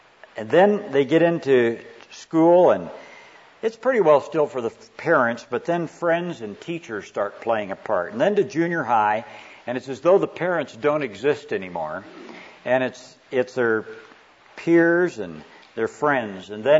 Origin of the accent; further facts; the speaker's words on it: Spokane, Washington, United States; also born or lived in Iowa; We moved from Iowa to a large city of Spokane, Washington, so I had almost 500 people in my high school graduating class, and that's a little different than having this little town situation.